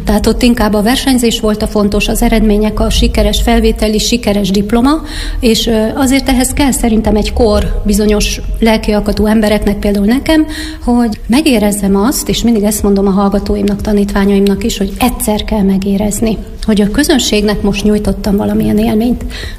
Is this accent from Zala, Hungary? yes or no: no; Nyíregyháza, Szabolcs-Szatmár-Bereg, Hungary; now in Miskolc, Hungary; én meg nyíregyházi vagyok, és erre én nagyon büszke vagyok mindig, hogy én Szabolcs megyéből származom, bár Miskolcon élek már több mint 30 éve